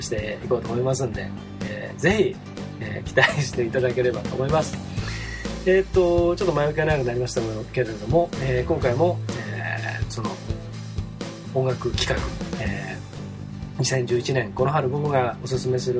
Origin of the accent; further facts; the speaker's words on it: Hamamatsu, Shizuoka, Japan; 僕の出身地である静岡県浜松市から